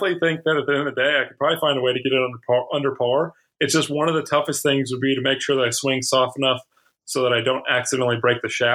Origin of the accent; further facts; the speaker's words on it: Kansas City, United States; we've got an event in Kansas City, and that's my hometown event